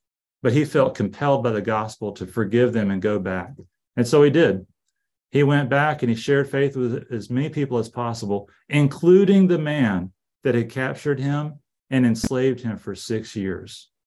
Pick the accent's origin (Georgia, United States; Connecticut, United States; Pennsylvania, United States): Georgia, United States; Savannah; You know, my wife and I, we're from Savannah, Georgia